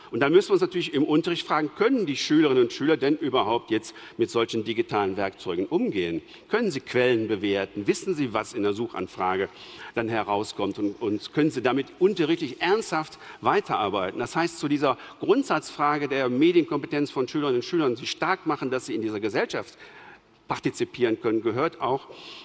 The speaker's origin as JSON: {"language": "German", "town": "Cologne", "region": "North Rhine-Westphalia", "country": "Germany", "said": "als Kölner und FC-Fan bin ich heilfroh"}